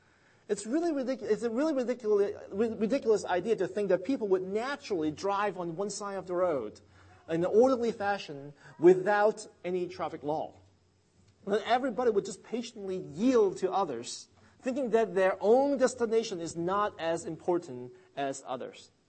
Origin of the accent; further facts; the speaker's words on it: Hong Kong; Many of you know that I grew up in Hong Kong, and I grew up loving cars and driving.